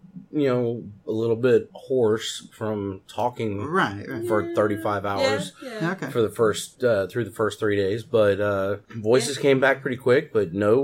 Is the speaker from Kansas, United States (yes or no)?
yes; Kansas, United States; Well, I grew up in Kansas.